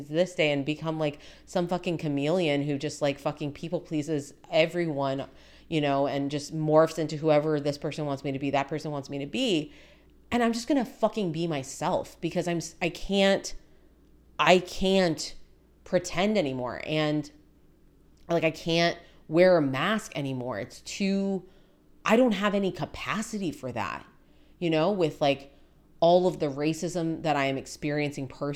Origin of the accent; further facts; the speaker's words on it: United States; It's my name. I'm American.